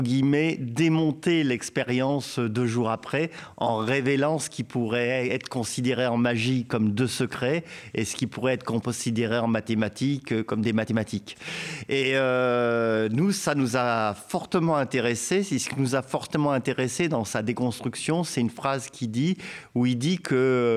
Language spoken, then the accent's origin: French; Provence-Alpes-Côte d'Azur, France; on vient des Alpes de Haute-Provence